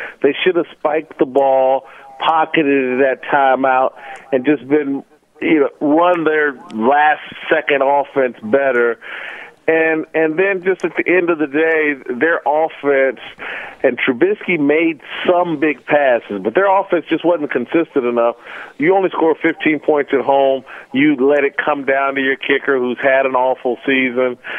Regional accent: Indianapolis, Indiana, United States; I'm from Indianapolis originally, but I'm not a Colts fan because the Colts weren't there when I was a kid.

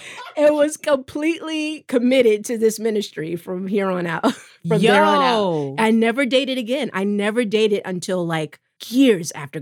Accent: Baltimore, Maryland, United States; And growing up in Baltimore, like, we had like a ladies' night at the house where we watched No More Sheets

